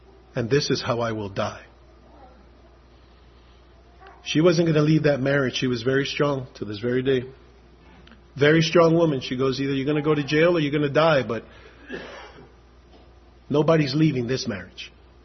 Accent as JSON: {"language": "English", "town": "New York City", "region": "New York", "country": "United States", "said": "I'm from New York City. You get nothing for free."}